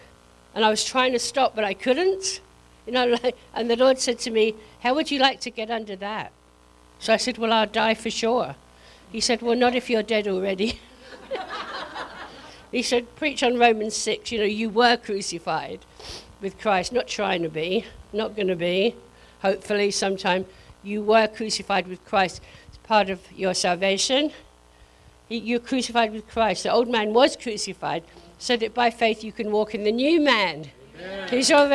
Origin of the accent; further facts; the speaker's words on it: England, United Kingdom; now in United States; Okay, so, well, I'm from England originally. About 35 years ago, though. Long time ago. I still have my accent a little bit.